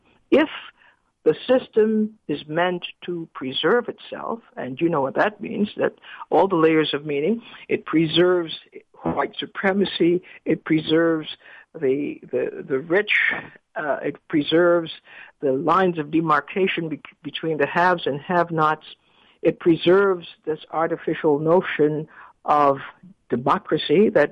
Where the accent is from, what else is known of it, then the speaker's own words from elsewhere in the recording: Trinidad & Tobago; when I was growing up in Trinidad, I actually felt like an immigrant in my own country